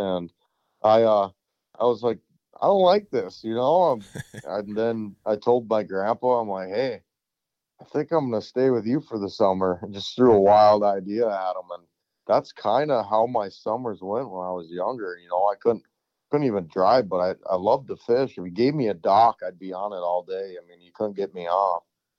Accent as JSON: {"language": "English", "town": "Rosemount", "region": "Minnesota", "country": "United States", "said": "Yeah, so I'm actually from Rosemont, Minnesota, just south of the Twin Cities."}